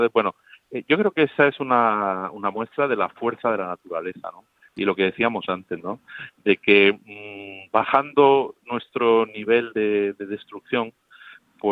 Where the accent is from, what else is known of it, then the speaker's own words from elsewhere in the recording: Region of Murcia, Spain; yo sabes que siempre vuelvo, pero soy murciano y lo llevo en el corazón